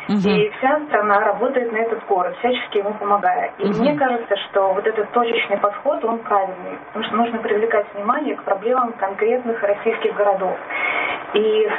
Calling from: Sevastopol, Ukraine; я гражданка Российской Федерации, а звоню из Севастополя.

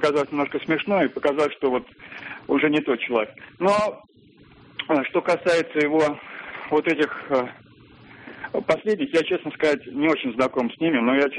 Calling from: Saint Petersburg, Russia; тоже из Петербурга.

